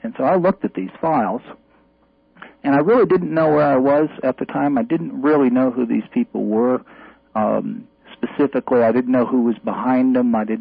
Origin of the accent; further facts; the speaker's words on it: New Orleans, Louisiana, United States; Well, first of all, I'm from New Orleans, which maybe is obvious at this point, but we haven't really stated it.